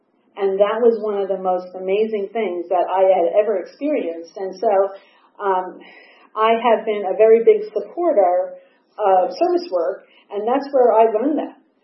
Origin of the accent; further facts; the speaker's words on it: Brooklyn, New York, United States; born there; But I am 60. I was born in Brooklyn to an Irish Catholic family.